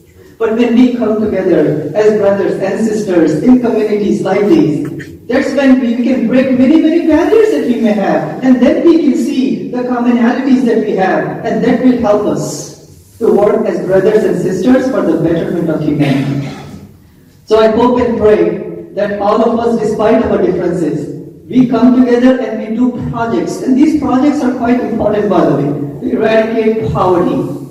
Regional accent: India; now in United States; me growing up in India. When I was in India, I used to watch many Hollywood movies.

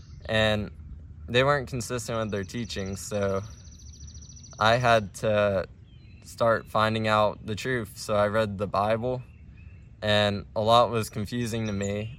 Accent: Ohio, United States; I'm 18. I'm from Ohio, and I am a Muslim.

